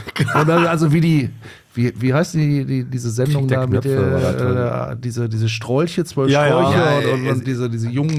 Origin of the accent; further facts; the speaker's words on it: North Rhine-Westphalia, Germany; Ich bin tatsächlich auch ein Kind der Emscher, ja.